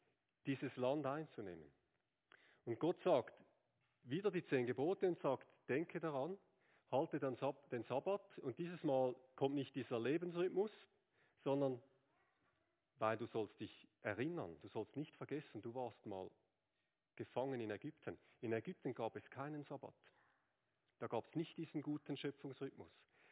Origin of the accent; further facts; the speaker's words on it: Switzerland; Es gibt ja im Moment gute Gründe, Skirennen zu schauen als Schweizer, oder?